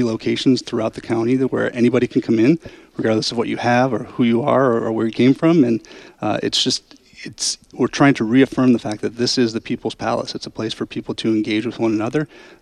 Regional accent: Ohio, United States; also born or lived in New York City; I came here from New York City. I'm an Ohio native, came here from New York City

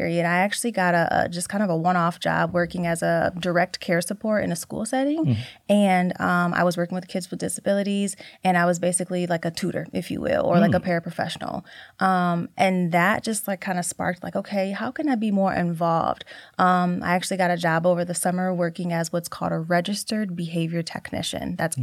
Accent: Toledo, Ohio, United States; Yes, but I am born and raised in Toledo, Ohio. Yes, I graduated from Central Catholic High School, went on to the University of Toledo to get a bachelor's in speech and language pathology.

